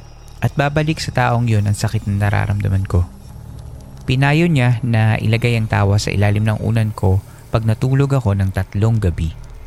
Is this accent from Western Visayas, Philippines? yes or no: no; Cavite City, Calabarzon, Philippines; Sa amin sa Cavite City, karamihan sa mga nakatatanda ay naniniwala sa mga magtatawas.